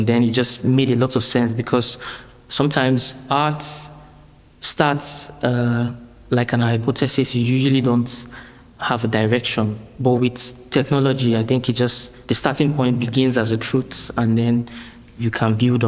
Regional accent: Lagos, Nigeria; I grew up in Lagos.

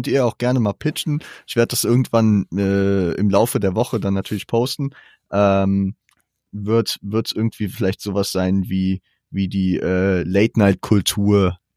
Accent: Frankfurt, Hesse, Germany; jetzt auch als Frankfurter

